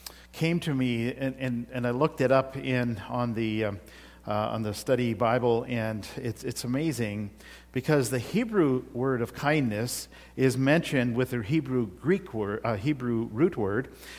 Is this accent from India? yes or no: yes; India; moved away; You see, I grew up in India where there are beggars all over the place.